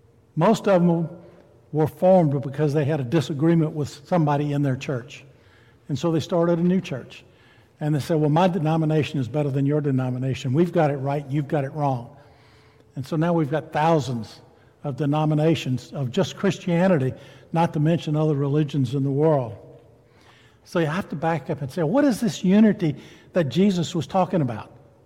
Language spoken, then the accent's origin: English; Louisiana, United States; I grew up in Louisiana. There's a different accent in North Louisiana than there is in South Louisiana.